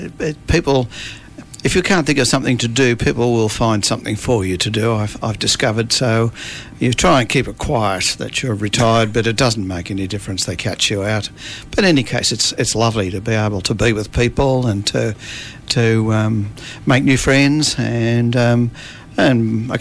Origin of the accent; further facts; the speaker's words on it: Sydney, New South Wales, Australia; We were born and bred in Sydney, in a suburb of Sydney called Oatley, which is also where my wife was born and bred